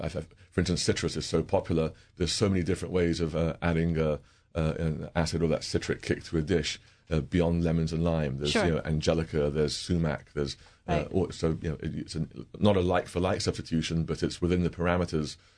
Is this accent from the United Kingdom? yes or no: no; Iran; now in United States; I'm familiar with saffron growing up in Iran. It's a major part of our cuisine.